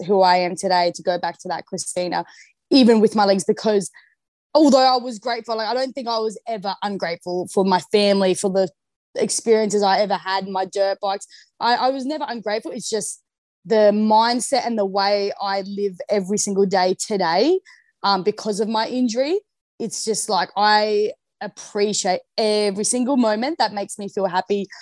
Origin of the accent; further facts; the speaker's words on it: Barmera, South Australia, Australia; we grew up in the Riverland, so Barmera, South Australia. So it's a rural area out in the country on a vineyard.